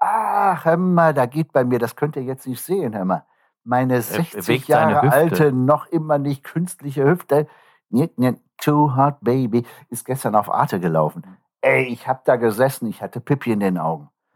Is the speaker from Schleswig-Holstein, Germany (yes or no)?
no; Neuss, North Rhine-Westphalia, Germany; Ich bin tatsächlich in Neuss am Rhein aufgewachsen. Aber ich bin in Düsseldorf-Flingern produziert worden.